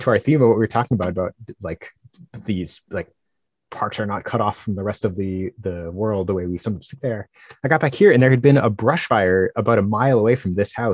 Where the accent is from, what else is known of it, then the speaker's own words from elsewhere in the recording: Northeast, United States; and I'm from the Northeast where, like you in Wisconsin, there's just like crazy blizzards all winter long